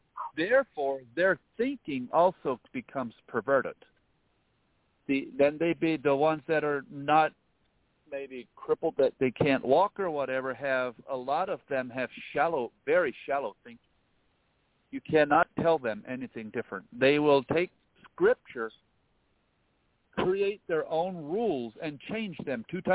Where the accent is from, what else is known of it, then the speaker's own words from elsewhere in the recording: Dover, Delaware, United States; I was born and raised in Dover, Delaware, as an Amish child.